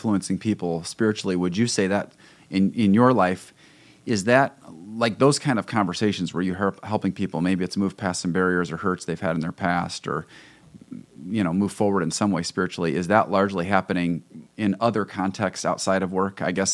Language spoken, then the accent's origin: English; Indiana, United States; now in Michigan, United States; living in Michigan, and I grew up in Indiana and went to Indiana University where I got my business degree.